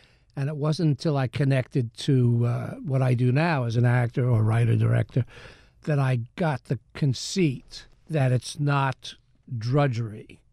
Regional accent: Ardsley, New York, United States; also born or lived in Bronx; We moved from the Bronx when I was about 7 and a half to a town called Ardsley. I went to the Ardsley school system. I think our address was Hartsdale, but I basically grew up in that town, Ardsley, for 10 years.

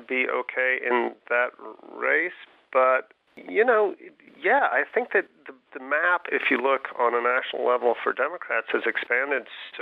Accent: Missouri, United States; I mean, I grew up in Missouri

